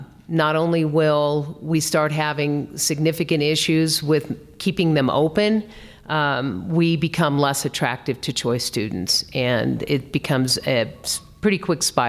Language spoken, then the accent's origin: English; Stratton, Colorado, United States; I'm a small town girl. I grew up in Eastern Colorado. I'm a fourth generation Coloradan. Stratton's my hometown.